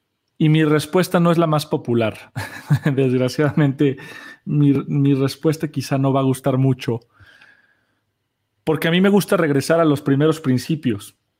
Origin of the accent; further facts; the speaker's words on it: Guadalajara, Jalisco, Mexico; Guadalajara, donde yo estoy y de donde yo soy, es la ciudad, es el Silicon Valley de México, ¿no?